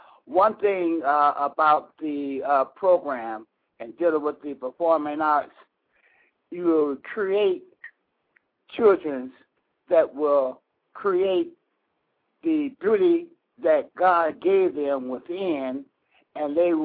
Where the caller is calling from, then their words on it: Cleveland, Ohio, United States; I'm calling from Cleveland, Ohio. I'm coming up to Chicago and Elgin to join you.